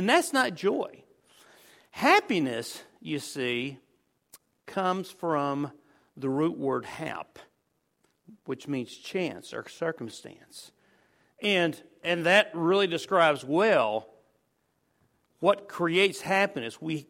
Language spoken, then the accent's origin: English; Winnsboro, United States; I couldn't even find a church that I liked as much as my hometown church over at Winsboro.